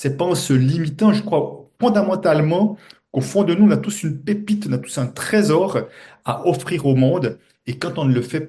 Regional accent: Switzerland; dimanche chez nous en Suisse, c'était la fête des mères

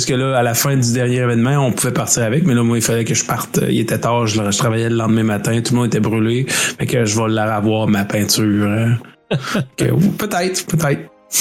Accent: Nicolet, Quebec, Canada; moi, je suis natif de Nicolet. Fait que le Centre des Arts a été là depuis que je suis jeune.

